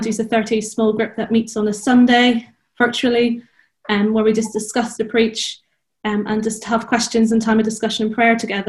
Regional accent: Ballycrocken, Northern Ireland, United Kingdom; moved away as an adult; now in Brighton, United Kingdom; I grew up in Ballycrocken all my life. I was baptised in Ballycrocken and attended a church until I moved away to study from a PGC, where I moved up with Terry and Sandra Laverty in Port Stewart, and then I moved on to Brighton

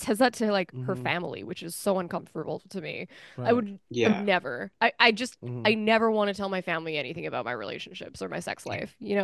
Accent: British Columbia, Canada; now in Montreal, Canada; I'm from British Columbia originally. I live in Montreal

